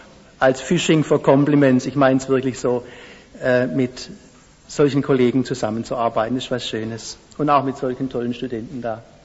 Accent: Baden-Württemberg, Germany; kurz vor meiner Heimatstadt Harthausen-Goxen, bin ich gestürzt

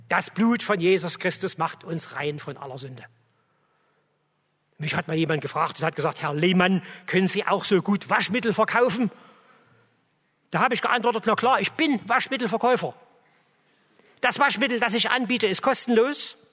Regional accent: Chemnitz, Saxony, Germany; Nur ich als Ossi aus Karl-Marx-Stadt, also aus der Provinz, keine Ahnung von der Großstadt.

